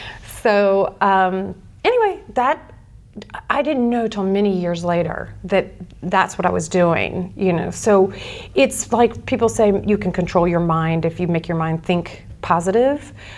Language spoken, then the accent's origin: English; Norfolk, Virginia, United States; Norfolk, Virginia. Virginia Beach